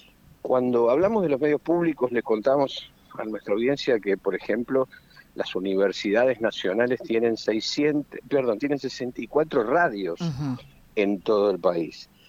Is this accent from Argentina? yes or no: yes; Argentina